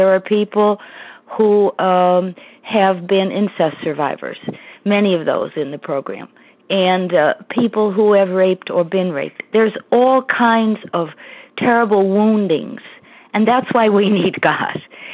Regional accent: Connecticut, United States; from Connecticut, and I am recovered.

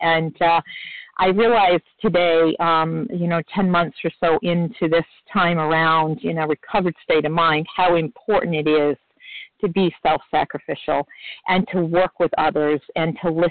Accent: New Hampshire, United States; is in Sparks, and I hail from New Hampshire.

